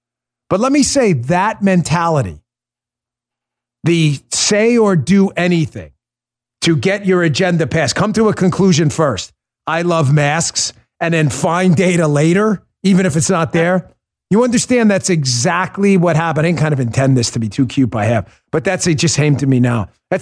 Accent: New York City, New York, United States; I grew up in New York City.

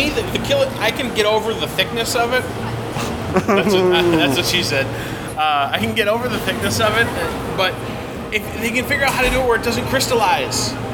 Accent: United States; Because I'm an American, damn it.

